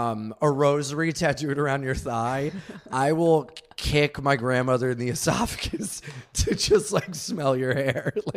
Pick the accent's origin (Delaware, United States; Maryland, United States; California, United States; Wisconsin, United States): Delaware, United States; as we said, I'm from Delaware